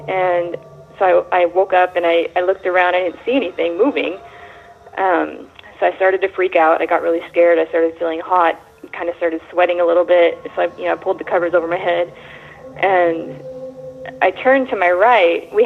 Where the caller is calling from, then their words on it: Spokane, Washington, United States; I'm calling from Spokane, Washington.